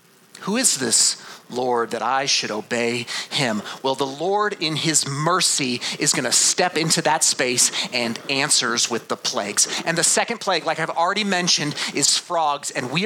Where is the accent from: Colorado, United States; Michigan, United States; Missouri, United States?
Colorado, United States; Colorado Springs; I grew up in Colorado Springs. We did not have a lot of frogs where I grew up